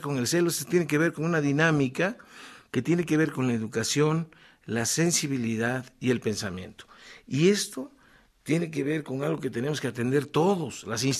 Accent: Mexico; el alma de los seres que somos mexicanos

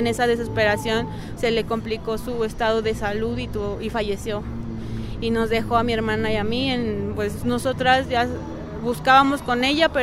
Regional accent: Ecatepec, State of Mexico, Mexico; nosotros somos de aquí, de Catepec, de Estado de México

